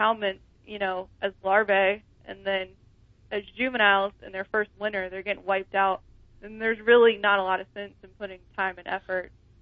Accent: Florida, United States; So I'm down from the Gulf Coast of Florida, and the fish that we see down there are coming in April.

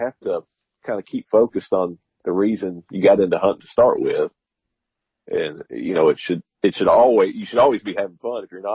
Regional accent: Kentucky, United States

